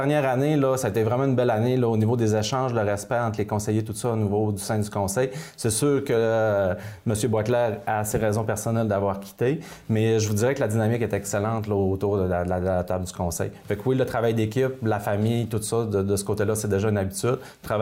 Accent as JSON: {"language": "French", "town": "Saint-Félicien", "region": "Quebec", "country": "Canada", "tie": "born or raised there", "also_born_or_lived": "Saint-Prime", "said": "je suis originaire de Saint-Prime. Donc, j'ai grandi à Saint-Félicien sur la ferme familiale. Puis, j'ai grandi dans le milieu agricole."}